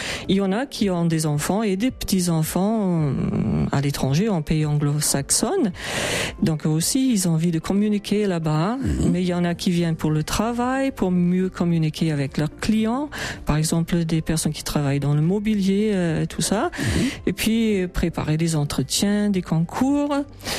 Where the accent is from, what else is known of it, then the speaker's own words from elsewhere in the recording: Scotland, United Kingdom; accent: Scottish; French is a second language; j'ai un petit accent écossais